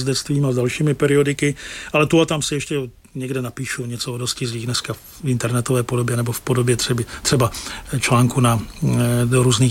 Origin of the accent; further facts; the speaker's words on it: Pardubice, Pardubice Region, Czechia; jsem rodák z Pardubic, z města, které má koně ve znaku, půl koně bílého v červeném poli